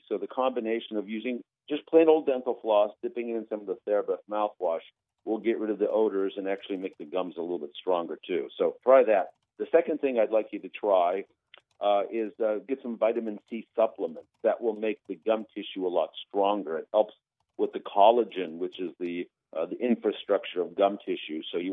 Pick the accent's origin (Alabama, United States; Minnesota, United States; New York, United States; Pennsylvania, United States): Pennsylvania, United States; I'm from Pennsylvania originally, so we're neighbors.